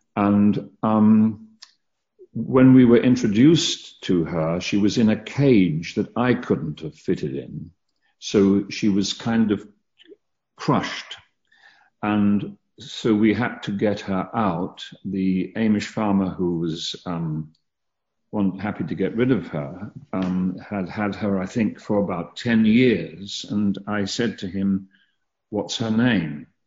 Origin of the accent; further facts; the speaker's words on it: London, United Kingdom; where I was brought up in North London, in a place called Kilburn, it was a huge Irish community.